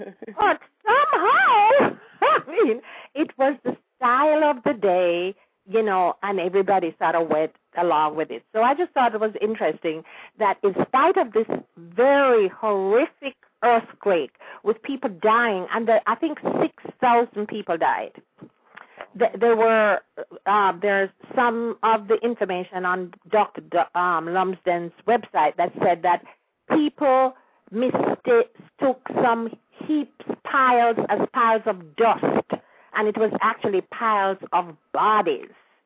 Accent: Kingston, Surrey, Jamaica; I was raised in Kingston, how they would get dressed up in hats and gloves if they were going to a garden party.

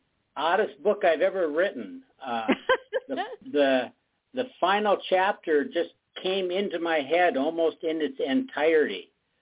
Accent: Minnesota, United States; I'm from Minnesota. I'm mainly of Scandinavian descent.

